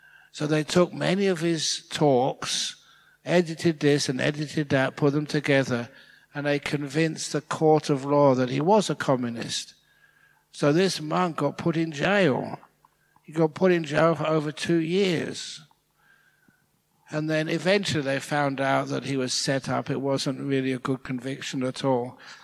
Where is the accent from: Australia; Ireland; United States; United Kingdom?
United Kingdom; England; I'm English. That's where I was born.